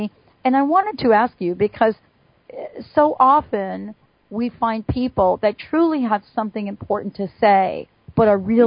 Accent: New York City, New York, United States; I grew up as one of these children. I grew up in New York City, and I stuttered for a very long time as a young child.

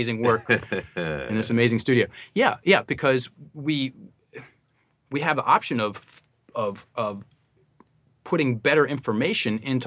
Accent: Virginia, United States; And education, we have I'm from Virginia, we have a lake house right down the street from George Washington Carver's home place.

